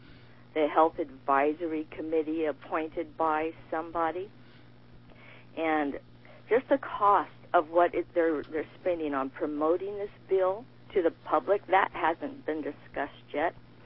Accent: Long Beach, California, United States; Dr. McConnell, I'm from Long Beach.

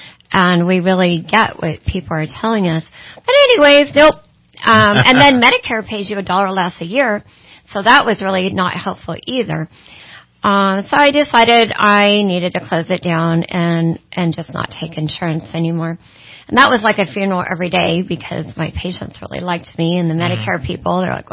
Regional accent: Willis, Texas, United States; Actually, I grew up in Willis. I always wanted to be a nurse and achieved my LVN by age 19, way too young.

